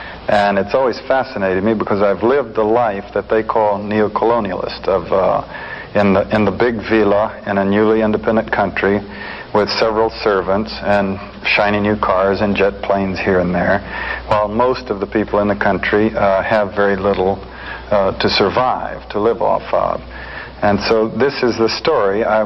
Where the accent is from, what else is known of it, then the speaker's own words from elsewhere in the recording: DR Congo; Well, I grew up in Zaire, which is right across on the other side of the lake.